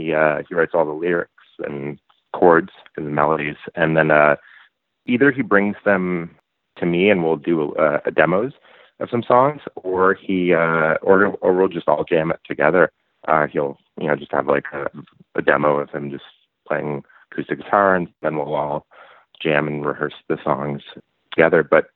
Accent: Ontario, Canada; moved away as an adult; now in Vancouver, Canada; So it was shortly after I moved to Vancouver. I'm from Ontario. And about a week after I moved here

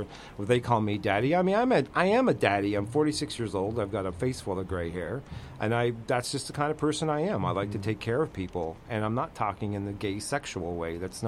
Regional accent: Glace Bay, Nova Scotia, Canada; And then we're also going to be performing back in my hometown of Glace Bay, Nova Scotia

